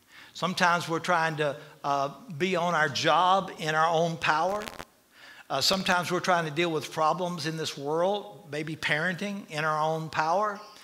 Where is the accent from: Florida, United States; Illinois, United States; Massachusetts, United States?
Florida, United States; know, I grew up in Florida, and there's just lakes everywhere.